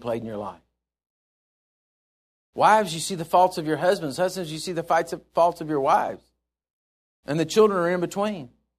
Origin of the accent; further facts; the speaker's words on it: Texas, United States; I'm from Texas. I'm a believer in Jesus Christ.